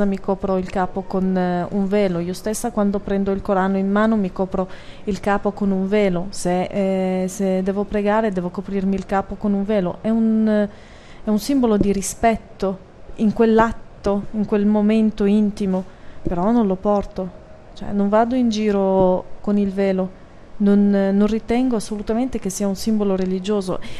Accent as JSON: {"language": "Italian", "country": "Morocco", "said": "io parlo in quanto marocchina, io lo ritengo un paese moderato"}